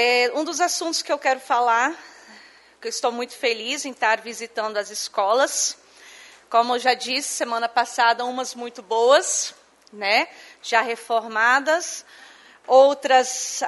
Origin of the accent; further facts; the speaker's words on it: São João de Garrafão, Espírito Santo, Brazil; Eu sou lá de São João de Garrafão